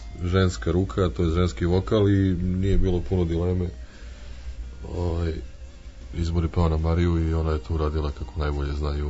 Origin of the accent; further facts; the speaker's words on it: Belgrade, Serbia; pošto sam odrastao na Čuburi, a sad već duže vremena ne živim tamo